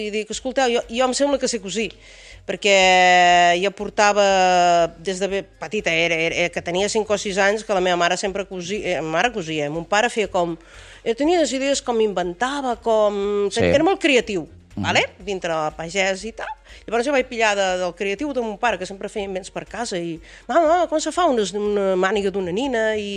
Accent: Riudoms, Catalonia, Spain; Jo sóc de Riudoms.

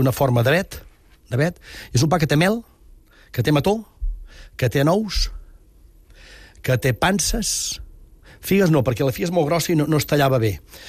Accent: Catalonia, Spain; tinc l'ànima català, i soc català, i penso, rumio, canto, reso en català

